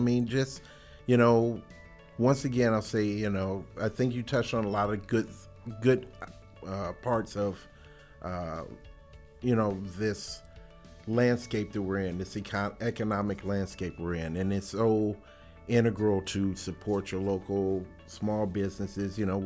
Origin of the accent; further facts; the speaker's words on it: Chicago, Illinois, United States; As I said, I am from Chicago, so we shred our corned beef.